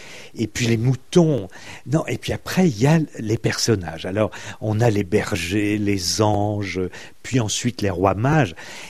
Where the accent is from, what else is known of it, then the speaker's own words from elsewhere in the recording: Grand Est, France; Moi, je suis de l'Est de la France, et enfant, les cadeaux, c'était